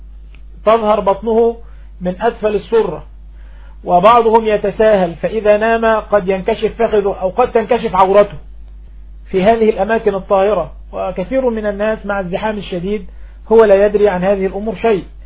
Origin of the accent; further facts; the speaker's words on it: Egypt; accent: Egyptian; زي ما بنقول في لهجتنا المصرية القبقاب الشبشب